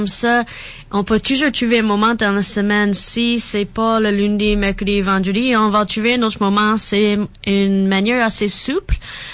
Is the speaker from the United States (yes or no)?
yes; Pennsylvania, United States; first language English; French is a second language; moved away as an adult; also born or lived in Tennessee; Non, je viens pas d'ici. Comme vous pouvez attendre, je suis anglophone, donc je suis née aux États-Unis. J'ai passé les premiers 22 ans de ma vie aux États, premièrement en Pennsylvanie.